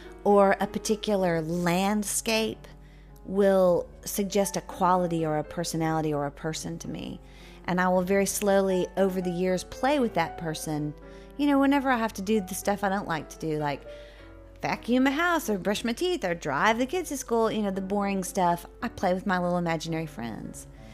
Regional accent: Gulf Coast, United States; and yeah, I grew up on the Gulf Coast, and to me, the Gulf Coast is this white, pristine, sugary, crystalline landscape with this beautiful blue water.

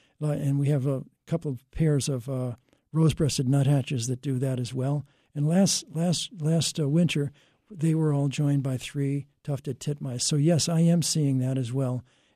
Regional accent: Massachusetts, United States; where I grew up in Western Mass, we never had ticks as when I was a kid.

